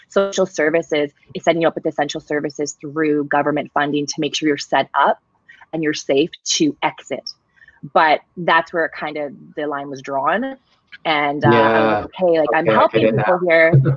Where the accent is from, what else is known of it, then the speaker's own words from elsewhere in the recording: Canada; I'm Canadian.